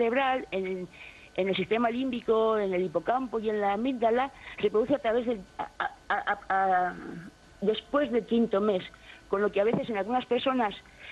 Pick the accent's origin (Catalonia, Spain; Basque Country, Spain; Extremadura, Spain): Basque Country, Spain; Cruces; born there; mi caso es que nací en Cruces en 1960